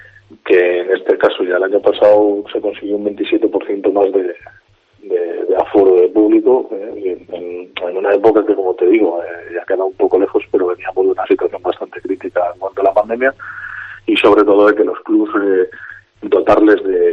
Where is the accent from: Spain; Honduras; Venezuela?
Spain; Cantabria; tenemos que estar muy orgullosos como cántabros